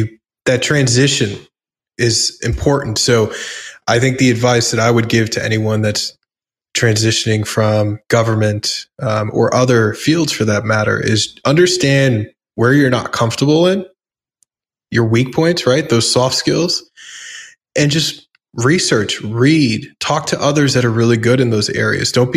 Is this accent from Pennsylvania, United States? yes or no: no; New York City, New York, United States; I grew up in the New York punk rock scene where I used to hang out at CBGB's and Coney Island High and St. Mark's Place.